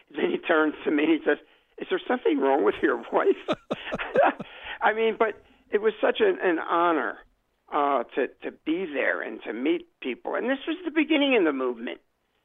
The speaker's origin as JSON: {"language": "English", "town": "Philadelphia", "region": "Pennsylvania", "country": "United States", "tie": "born or raised there", "said": "And, you know, and my hometown is Philadelphia."}